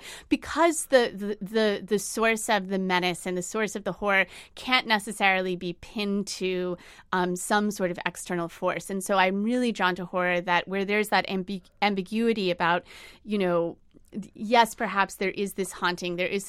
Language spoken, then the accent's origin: English; Orlando, Florida, United States; I grew up in Orlando, Florida, which is a part of the state where culture and economy has been really powerfully shaped by tourism.